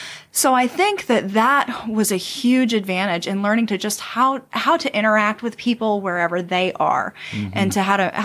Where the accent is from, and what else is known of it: Bonaire, Caribbean Netherlands; born or raised there